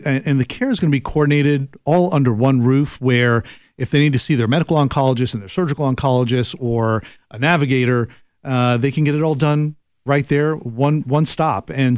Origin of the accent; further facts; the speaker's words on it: Miami, Florida, United States; I grew up in Miami.